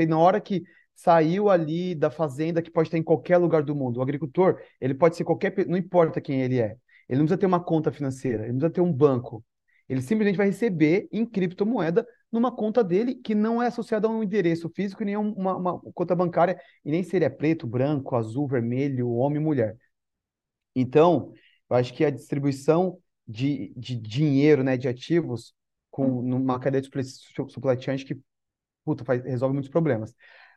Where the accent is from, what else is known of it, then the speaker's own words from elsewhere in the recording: Osasco, São Paulo, Brazil; a gente lá na minha cidade, em Osasco